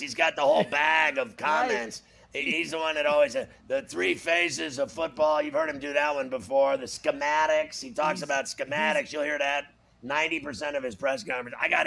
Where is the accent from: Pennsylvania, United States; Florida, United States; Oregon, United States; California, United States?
Pennsylvania, United States; Pittsburgh; It's Pittsburgh, and I love Pittsburgh. It's my hometown. I died for Pittsburgh. It's the greatest place I ever known in my life.